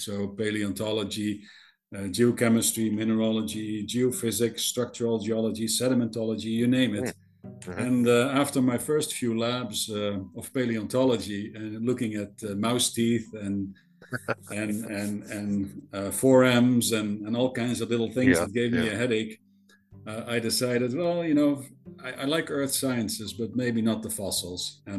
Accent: Netherlands; the little town I grew up in the Netherlands was located at near a Roman castellum, a fort, which formed part of the northern defense line of the Roman Empire.

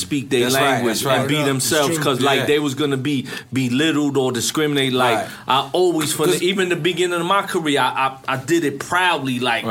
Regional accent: Brownsville, New York, United States; I'm Puerto Rican, but I grew up black.

